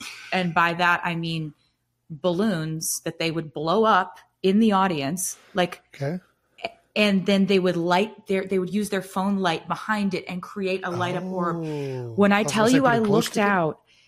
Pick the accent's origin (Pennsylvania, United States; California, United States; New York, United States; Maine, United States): Pennsylvania, United States; I grew up in Pennsylvania. I always heard my dad yelling at the screen watching Eagles games.